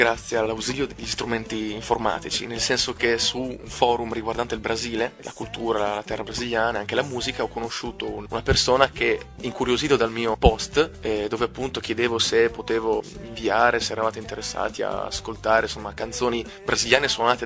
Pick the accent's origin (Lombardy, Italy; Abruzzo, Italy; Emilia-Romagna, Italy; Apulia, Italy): Emilia-Romagna, Italy; Cesenatico; sempre in Riviera Romagnola, noi siamo di Cesenatico